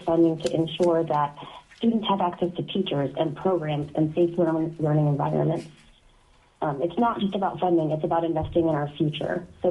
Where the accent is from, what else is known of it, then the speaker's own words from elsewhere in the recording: Utqiagvik, Alaska, United States; I'm from Utqiagvik, Alaska.